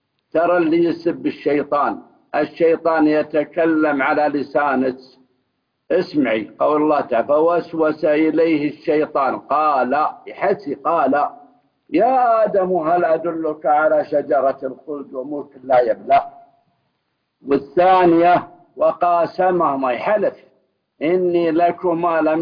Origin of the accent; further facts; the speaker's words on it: Riyadh, Riyadh Province, Saudi Arabia; في واحد عندنا في الرياض